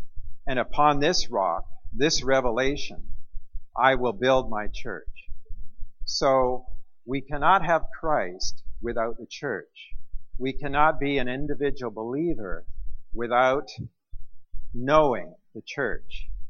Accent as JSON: {"language": "English", "town": "Vancouver", "region": "British Columbia", "country": "Canada", "said": "I am from Vancouver, so right now it's probably 10 to 7 in the morning where I am"}